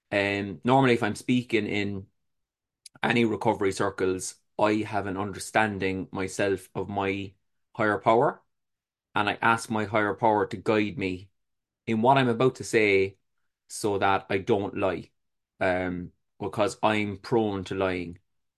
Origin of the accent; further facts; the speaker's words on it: Cork, Munster, Ireland; born there; I was born in Cork City in Ireland. It was a humble upbringing, I would say.